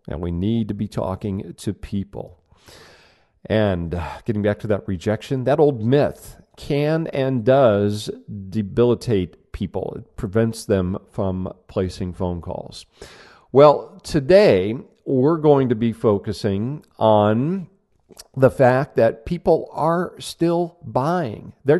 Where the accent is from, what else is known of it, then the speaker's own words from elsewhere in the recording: Omaha, Nebraska, United States; now in Scottsdale, United States; Originally, I'm from Omaha, Nebraska, but right now I'm at my home office in Scottsdale, Arizona, where I now reside.